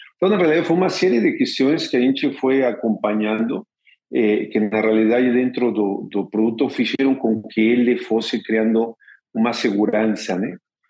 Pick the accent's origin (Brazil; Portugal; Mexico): Mexico; Portuguese is a second language; E eu sou mexicano, né?